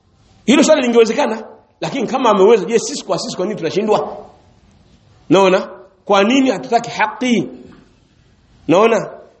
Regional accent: Vingunguti, Dar es Salaam, Tanzania; Mimi natoka Vingunguti

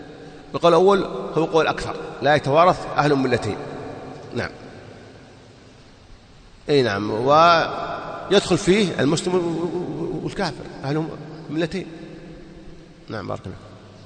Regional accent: Saudi Arabia; يوزعون الإفتاء عندنا في السعودية

